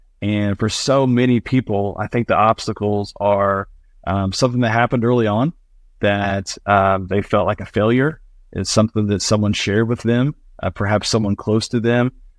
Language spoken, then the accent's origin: English; Midwest, United States; And growing up in the Midwest, and of course, I've had the privilege of living all over the country